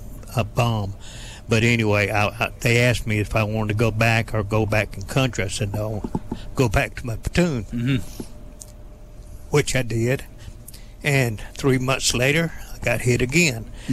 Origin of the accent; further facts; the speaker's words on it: Robertsdale, Alabama, United States; I'm from Baldwin County, from Robertsdale.